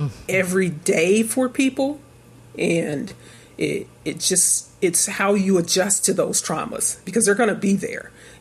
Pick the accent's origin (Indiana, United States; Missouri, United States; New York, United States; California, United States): Missouri, United States; St. Louis; I grew up in North St. Louis, and it's predominantly African-American.